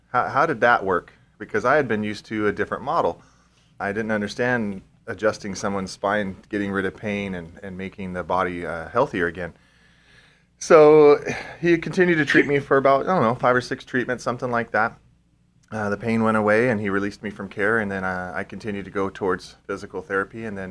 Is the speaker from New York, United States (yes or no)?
no; San Diego, California, United States; I was born and raised in San Diego to two lovely parents that loved me